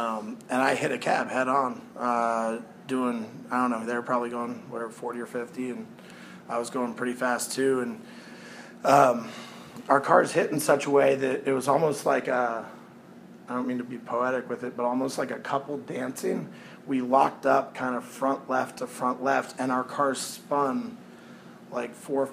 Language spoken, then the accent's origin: English; Massachusetts, United States; accent: Boston; There's my Boston accent.